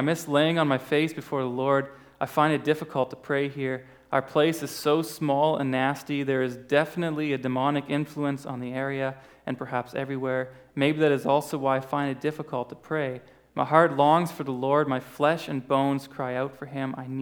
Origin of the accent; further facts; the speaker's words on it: Canada; I'm thankful that I grew up in Canada and not stuck in spiritual futility as well as physical futility.